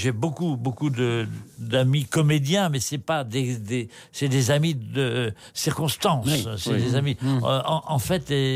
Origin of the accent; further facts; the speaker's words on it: Brittany, France; now in Paris, France; Ah, je suis un breton parisien.